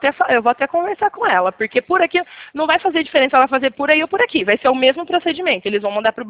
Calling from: Limeira, São Paulo, Brazil; Daqui de Limeira.

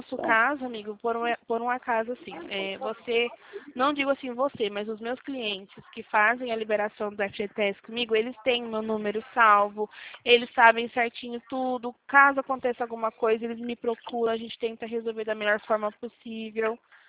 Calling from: Itatiba, São Paulo, Brazil; Eu falo daqui da cidade de Itatiba, interior de São Paulo.

